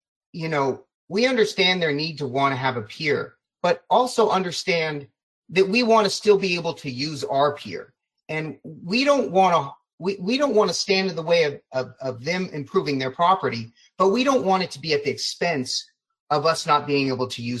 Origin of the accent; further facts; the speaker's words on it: Lake Tahoe, United States; I grew up on Lake Tahoe with that 20 feet of beach. We didn't have a pier growing up.